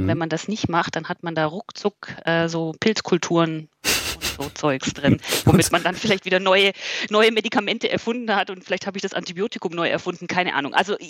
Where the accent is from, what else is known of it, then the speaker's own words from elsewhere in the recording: Bavaria, Germany; Ich sage gern salü, obwohl ich mittlerweile ich immer noch auffalle, weil ich oft Servus sage. Und das sagt man hier natürlich eigentlich gar nicht, aber ich komme ja eigentlich aus Bayern.